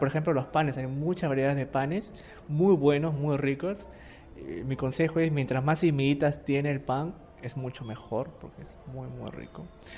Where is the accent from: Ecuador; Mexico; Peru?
Peru; Y a veces uno como peruano a veces hace las cosas de manera espontánea, ¿no?